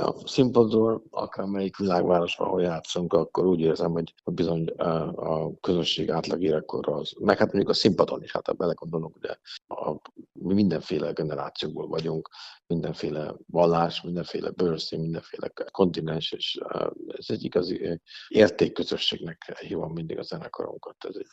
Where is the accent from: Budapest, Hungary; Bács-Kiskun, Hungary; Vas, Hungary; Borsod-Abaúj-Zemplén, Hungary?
Budapest, Hungary; hogyha Budapesten a szülővárosomban állt a közönségeni.